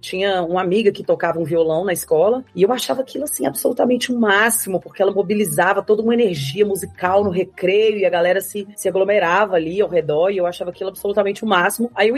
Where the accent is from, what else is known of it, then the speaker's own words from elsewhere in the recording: Governador Valadares, Minas Gerais, Brazil; Eu sou de Governador Valadares, que é uma cidade no leste de Minas, assim, bem, bem conservadora, sabe?